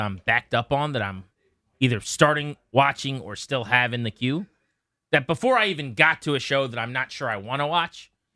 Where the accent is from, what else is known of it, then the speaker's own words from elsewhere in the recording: King George County, Virginia, United States; As someone who is lucky enough to have been born and raised, and I'm from King George County, which is not Washington, D.C.